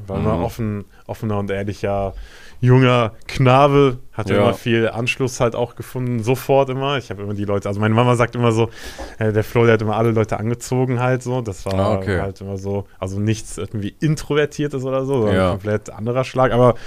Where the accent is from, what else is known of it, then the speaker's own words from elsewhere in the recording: Waldfeucht, North Rhine-Westphalia, Germany; 32 Jahre alt. Und genau, wo komme ich her? Aus dem guten Heinsberg. Ich bin in Geilenkirchen geboren. Ja, ist ganz geil. Und bin in Waldfeucht aufgewachsen.